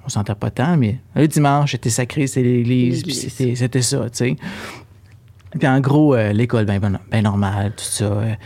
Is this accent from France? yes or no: no; Quebec, Canada; born there; moi, je suis né en Gaspésie, tout simplement.